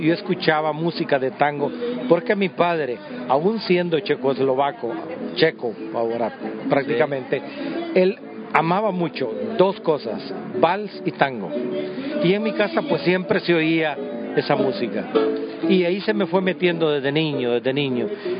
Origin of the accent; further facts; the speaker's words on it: El Progreso, Yoro, Honduras; born there; now in San Pedro Sula, Honduras; De San Pedro Sula, sí. En realidad yo nací en Progreso.